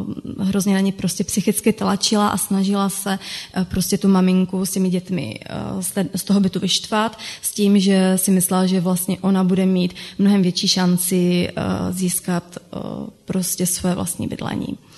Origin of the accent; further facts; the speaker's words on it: Třinec, Moravian-Silesian Region, Czechia; U nás vlastně pocházím z Třince a služby fungují v Třinci